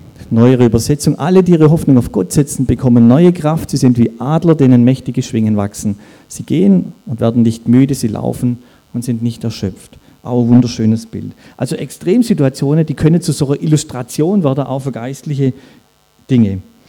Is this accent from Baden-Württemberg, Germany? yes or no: yes; Baden-Württemberg, Germany; so wie hier in meiner Heimat, nicht weit von hier, Schramberg, Dunningen.